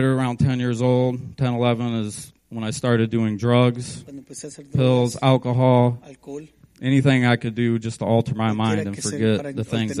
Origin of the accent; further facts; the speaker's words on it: Niles, Michigan, United States; I'm from Niles, Michigan.